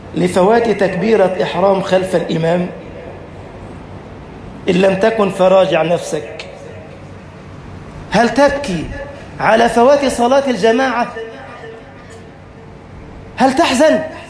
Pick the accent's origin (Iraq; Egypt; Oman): Egypt